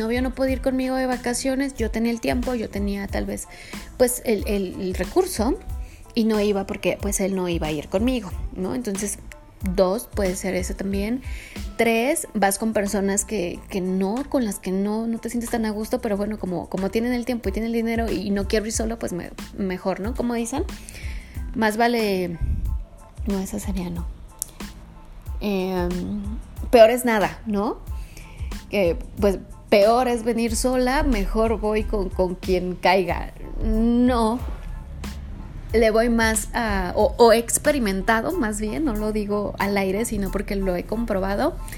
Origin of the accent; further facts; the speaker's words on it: Mexico; Hazlo, soy mexicana, lo he hecho.